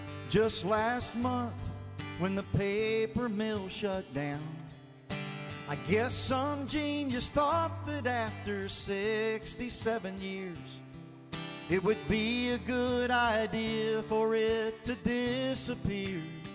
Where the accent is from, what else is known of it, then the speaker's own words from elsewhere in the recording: Chillicothe, Ohio, United States; I was in my hometown. I'm from Chillicothe, Ohio, originally.